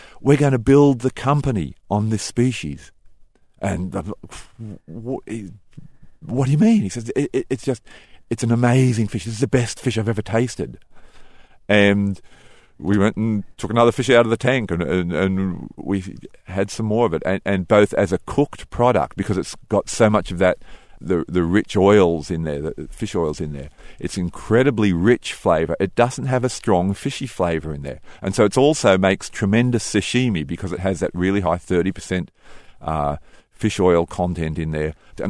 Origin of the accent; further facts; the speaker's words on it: Australia; I'm an Aussie, and Aussies figure that all seafood tastes great.